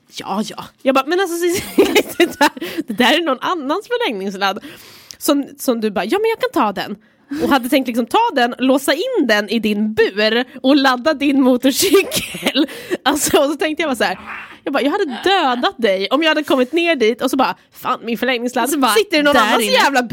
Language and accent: Swedish; Stockholm, Stockholm County, Sweden; Men jag är från Stockholm.